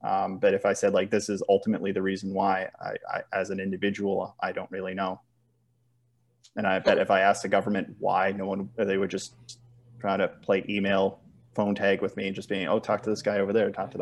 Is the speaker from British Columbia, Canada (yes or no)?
no; Nova Scotia, Canada; Well, I'm from Nova Scotia. I can pick on us blue nosers as much as I want.